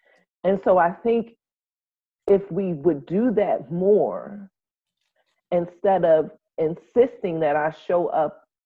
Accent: United States; No, I'm an American

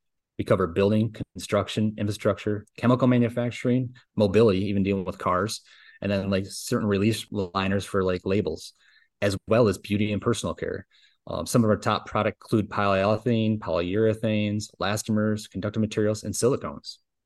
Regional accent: Bridgeport, Michigan, United States; But yeah, I've always lived in Michigan. I grew up and graduated in Bridgeport, Michigan, just outside of Frankenmuth.

